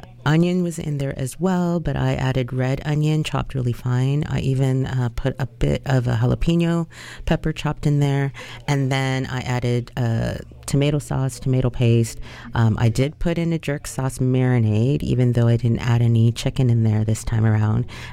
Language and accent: English; Ontario, Canada; moved away; also born or lived in Alberta; since I'm originally from Ontario and lived in Alberta for a whopping 13 years